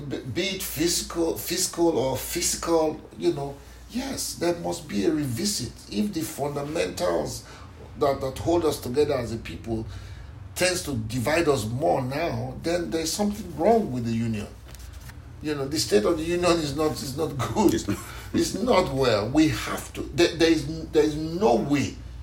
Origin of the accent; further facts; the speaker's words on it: Nigeria; I am a Nigerian, but I haven't been to the North to experience the North.